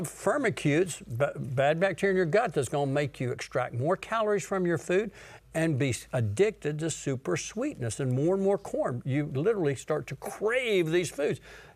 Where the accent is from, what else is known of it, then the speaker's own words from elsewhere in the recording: Mississippi, United States; born there; I was born in Mississippi in the South. I was taught to eat, if you had beans or butter beans, there was bacon grease in there.